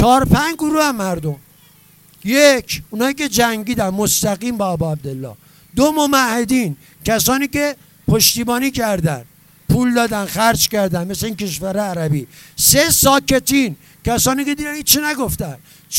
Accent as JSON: {"language": "Persian", "town": "Mashhad", "region": "Razavi Khorasan", "country": "Iran", "tie": "born or raised there", "said": "بچه مشهدم، تو بسیج بزرگ شدم، بابام خدا بیامرزه حزب اللهی، مادرم انقلابی، این شدم."}